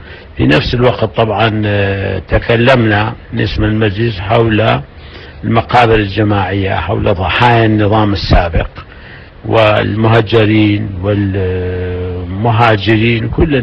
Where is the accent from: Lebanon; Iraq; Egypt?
Iraq; نستطيع أن نحكم بلدنا كعراقيين